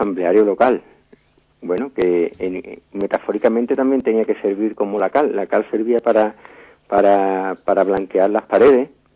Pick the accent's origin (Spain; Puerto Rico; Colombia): Spain; Morón de la Frontera, Andalusia; igual que otros muchos moroneros, somos muy localistas, y donde estamos diciendo que somos de Morón 40 veces por minuto.